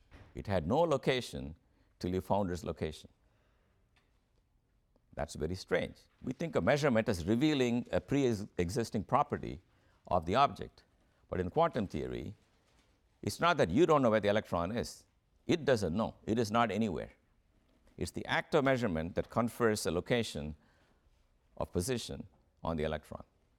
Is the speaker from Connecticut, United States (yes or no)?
yes; Cheshire, Connecticut, United States; This is my hometown, it's Cheshire, this is Yale, and this is the infamous Route 10.